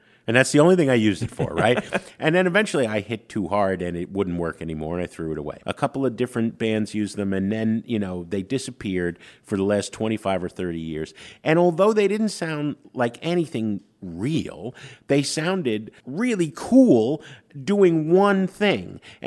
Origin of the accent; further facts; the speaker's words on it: New York, United States; I grew up in New York, New Jersey, right? It snows and 3 seconds later, it's black slush.